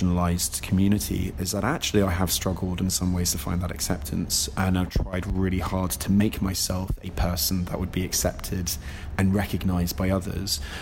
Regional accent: Jersey; I've grown up on a small island. I grew up in the Channel Islands, a kind of British group of islands, and I grew up on an island called Jersey. I went to an all-boys Catholic school, so I had quite a strict upbringing in that sense

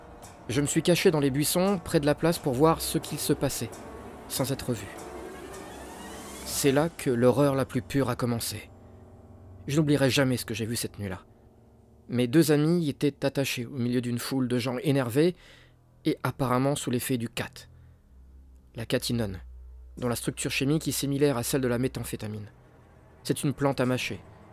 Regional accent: Madagascar; now in Paris, France; Je suis originaire de Madagascar et je connais beaucoup de gens du pays.

